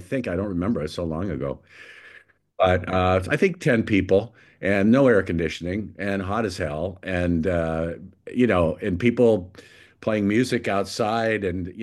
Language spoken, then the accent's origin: English; Pennsylvania, United States; So I'm from Pennsylvania, so I, you know, rain is my thing.